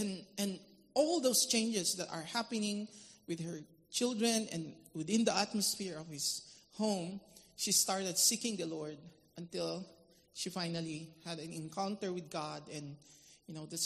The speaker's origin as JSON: {"language": "English", "country": "Philippines", "said": "I'm from the Philippines. I'm here with my daughters"}